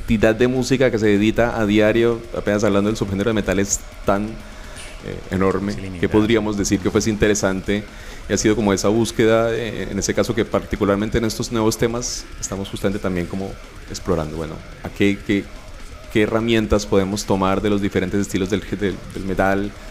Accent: Colombia; siendo latino, siendo colombiano, siendo migrante también desde aquí

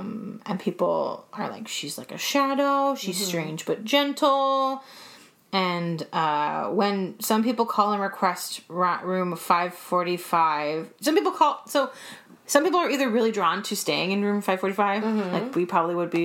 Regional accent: Asheville, North Carolina, United States; accent: southern; I'm from Asheville, North Carolina.

